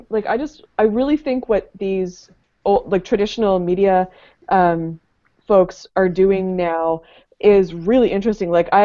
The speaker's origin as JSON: {"language": "English", "region": "Nova Scotia", "country": "Canada", "said": "Like, oh, I'm from Canada."}